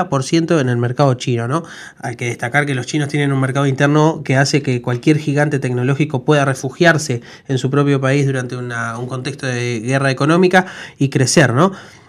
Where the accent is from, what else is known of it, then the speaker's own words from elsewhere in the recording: Uruguay; Si nosotros hoy como uruguayos dijéramos todo lo que producimos lo guardamos en una alcancía